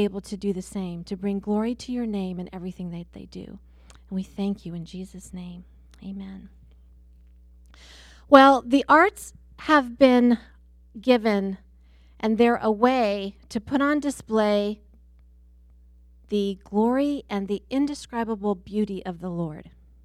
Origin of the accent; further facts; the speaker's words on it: Kirksville, Missouri, United States; for those of you that don't know me, and I'm from Kirksville, Missouri.